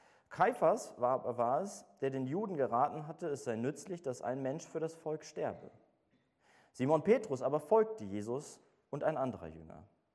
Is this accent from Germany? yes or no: yes; Wuppertal, North Rhine-Westphalia, Germany; Oder ich musste daran denken, dass ich in Wuppertal, wo ich herkomme